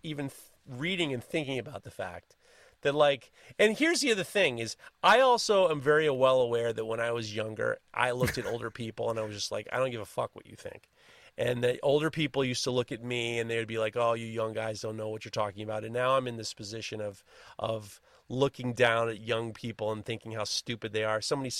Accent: New York, United States; I am from New York, and, you know, scolding people doesn't work anymore.

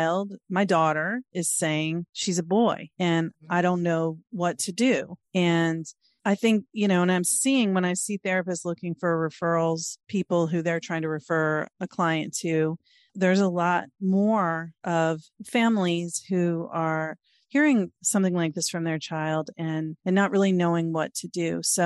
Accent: Norfolk, Virginia, United States; now in Maryland, United States; I grew up in Virginia mm-hmm. and, you know, even a little bit more progressive than a lot of places, Norfolk, where I'm from, which is in southeastern Virginia

